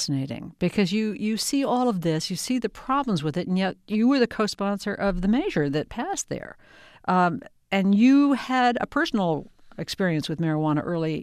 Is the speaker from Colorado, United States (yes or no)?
yes; Colorado, United States; Well, you know, Colorado is my home state, and I was there January 1st on this historic day